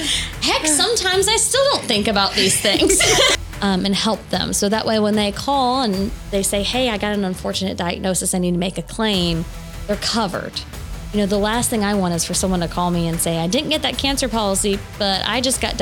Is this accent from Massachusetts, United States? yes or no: no; Memphis, Tennessee, United States; But yeah, no, I grew up in the Memphis area for the most part and went away for college and came back